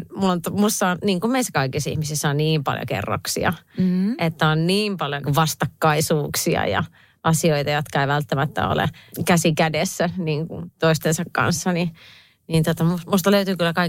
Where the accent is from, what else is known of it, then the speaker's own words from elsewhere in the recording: Viiala, Pirkanmaa, Finland; Mä oon Viialasta kotoisin oleva näyttelijä. Mä olen äiti.